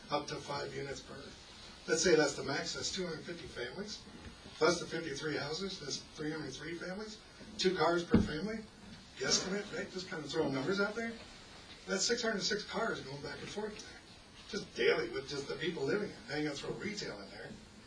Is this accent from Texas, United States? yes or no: yes; Texas, United States; The big longhorns out there. I'm from Texas. I like those longhorns.